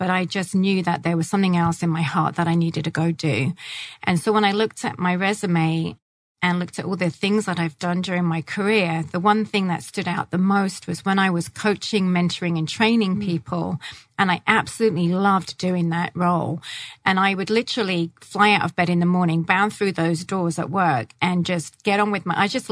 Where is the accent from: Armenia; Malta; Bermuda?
Malta; accent: English; now in United States; hence the English accent. Although I'm not English originally, I'm actually Maltese from the beautiful island of Malta.